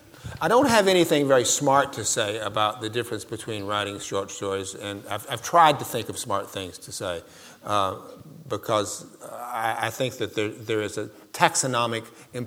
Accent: Mississippi, United States; and also I came from Mississippi. You know, Eudora Welty lived up the street from me.

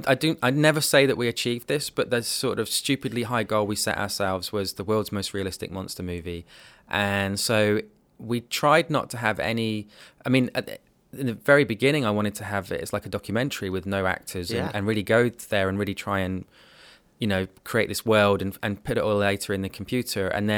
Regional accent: West Midlands, United Kingdom; I'm from Warwickshire.

